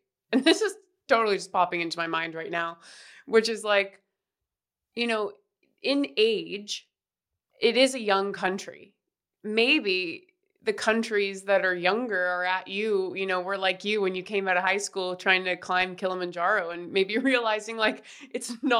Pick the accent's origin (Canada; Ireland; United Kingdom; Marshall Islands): Canada; now in United States; I'm from Canada and I'm in the US